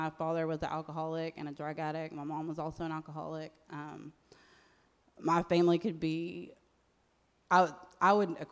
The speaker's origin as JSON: {"language": "English", "town": "Duncanville", "region": "Texas", "country": "United States", "tie": "born or raised there", "said": "I grew up in Duncanville, which is right near there, so a lot of my friends went there, and that's how I met him."}